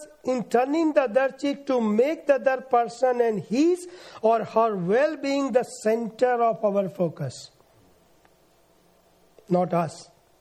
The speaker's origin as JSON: {"language": "English", "country": "India", "moved": "yes", "said": "I came from India"}